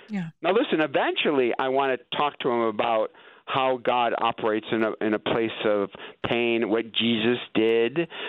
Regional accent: East Detroit, Michigan, United States; Listen, I grew up in East Detroit with my dad, who was union at General Motors to the day he died.

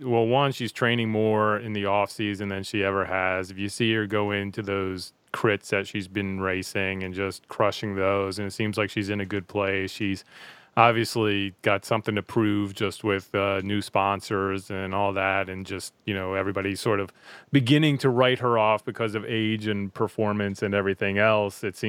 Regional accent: Iowa City, Iowa, United States; I grew up in Iowa City.

